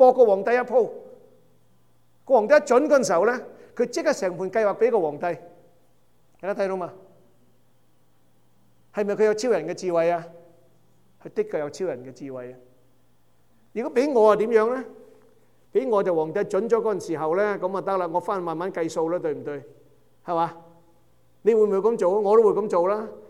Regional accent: Guangdong, China; 我哋廣東人有一句俗語叫借聽割禍啊

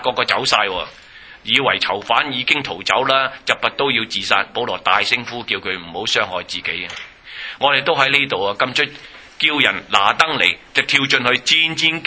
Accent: China; 我中国人嚟嘅啫，我都记得呢节圣经

